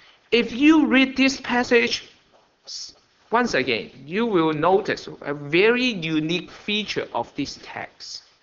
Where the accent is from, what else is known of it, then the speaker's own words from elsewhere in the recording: Hong Kong; English is a second language; I have so many learning on globalization before I went to high school because I'm from Hong Kong.